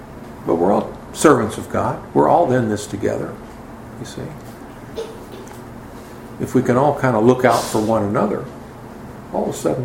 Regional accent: United States; Well, I'm an American.

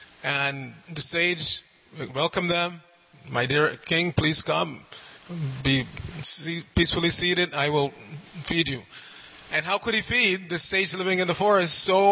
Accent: New York, United States; I grew up in New York, and it's always been there.

